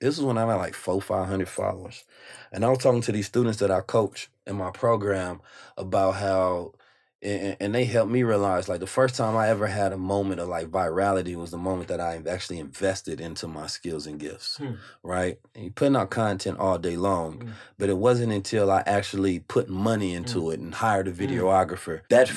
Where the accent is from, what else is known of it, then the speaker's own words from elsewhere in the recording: Oakland, California, United States; also born or lived in St. Louis; So I moved from St. Louis at 2 years old. I was in Oakland probably till around, you know, somewhere around teenage years, where I went to middle school in St. Louis.